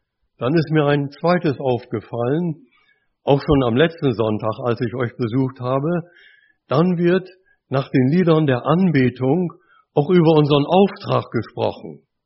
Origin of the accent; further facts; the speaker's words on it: Bremen, Germany; wir gingen zur Weserfähre, ihr wisst, ich bin ein Bremer